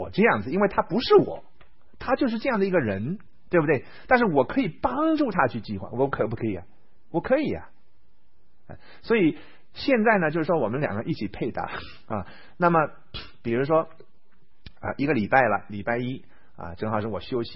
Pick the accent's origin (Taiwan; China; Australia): China; Shanghai; 但是呢偏偏我是个上海人，我呢小时候很小的时候七八岁的时候就跟我祖父啊每天早上起来去买菜的，